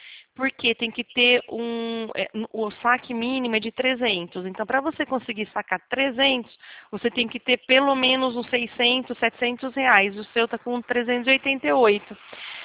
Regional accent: Santa Gertrudes, São Paulo, Brazil; Eu sou daqui de Santa Gertrudes

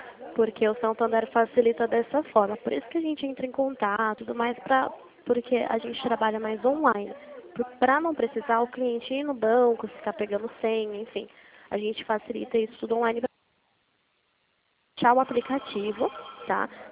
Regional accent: Limeira, São Paulo, Brazil; Eu sou do interior de São Paulo, Limeira, São Paulo.

